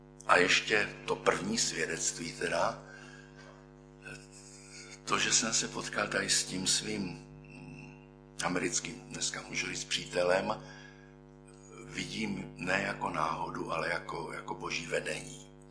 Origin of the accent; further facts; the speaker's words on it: Mikulov, South Moravian Region, Czechia; born there; Já jsem se v Mikulově narodil, tady na Jižní Moravě.